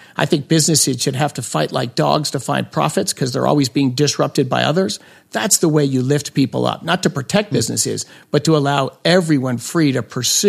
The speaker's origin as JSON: {"language": "English", "region": "Colorado", "country": "United States", "tie": "born or raised there", "said": "I grew up here in Colorado. We look straight at those mountains."}